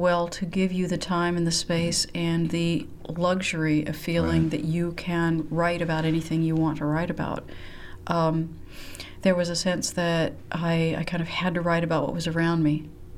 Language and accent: English; Ann Arbor, Michigan, United States; I still think of Ann Arbor as my hometown.